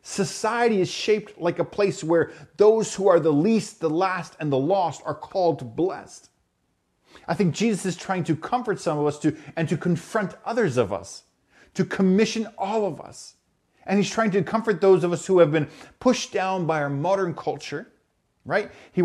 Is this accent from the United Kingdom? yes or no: no; Canada; I was born and raised in Canada. My family is an average middle-class family